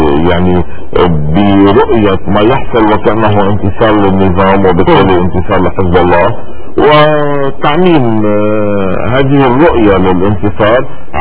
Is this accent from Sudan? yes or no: no; Lebanon; كان ممانع عندنا بلبنان